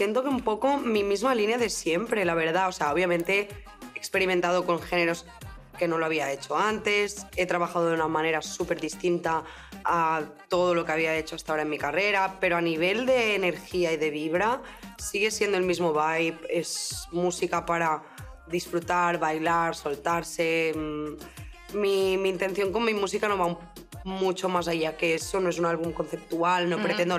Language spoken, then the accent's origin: Spanish; Spain; yo no soy pureza de nada, yo soy española